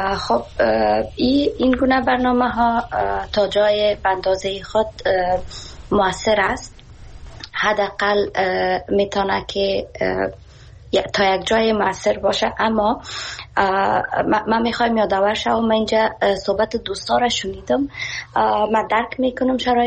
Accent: Afghanistan; moved away; خودم به حیث شخصی که به می بورسی ها از افغانستان برآمدم و آمدم اینجا

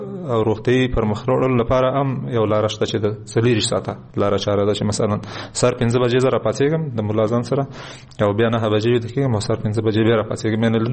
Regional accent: Kunar, Afghanistan; زه د کونړ یم

